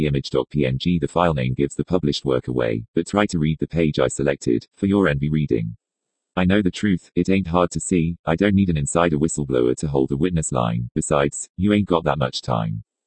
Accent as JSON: {"language": "English", "town": "San Bernardino", "region": "California", "country": "United States", "tie": "born or raised there", "said": "I am left here in my hometown of San Bernardino, repeating cycles of perpetual homelessness"}